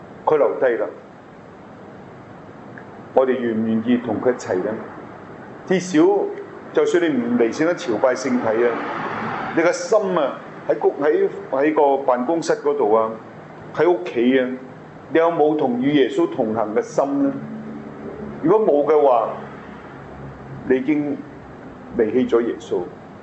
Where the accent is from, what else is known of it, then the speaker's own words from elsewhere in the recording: Hong Kong; 是不是只为日本人，为我们香港人都是一个信息